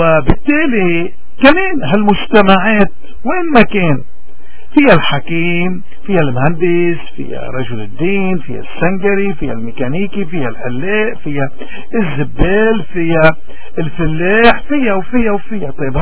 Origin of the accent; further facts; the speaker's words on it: Lebanon; اذا نحن مشكلتنا كلبنانية انه كل واحد هو منظر، كل واحد هو سياسي